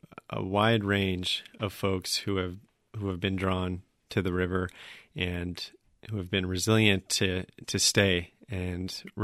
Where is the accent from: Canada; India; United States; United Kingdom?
United States; Wisconsin; now in Quad Cities, United States; I grew up in Wisconsin, and so I knew of people who were connected to the river, but I did not necessarily have that growing up, and I've lived in the Quad Cities now for almost 8 years